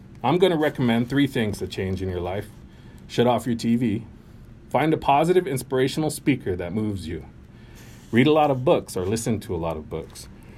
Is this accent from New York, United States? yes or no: no; Pine Ridge, South Dakota, United States; beautiful place, it's home. I want to be laid to rest here someday. But let's look at the facts of growing up on Pine Ridge.